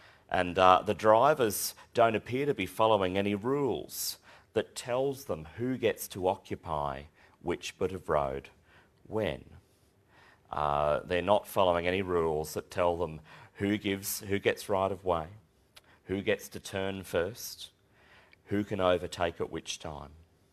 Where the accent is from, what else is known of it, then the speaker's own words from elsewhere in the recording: Queensland, Australia; As a Queenslander, and a proud Queenslander, I might add, I sometimes worry that here in Australia